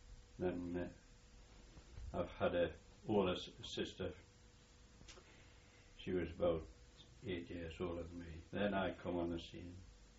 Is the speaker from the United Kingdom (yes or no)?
yes; Birtley, North East England, United Kingdom; born there; I was born in Birtley. 17 Cuthbert Street, in Birtley.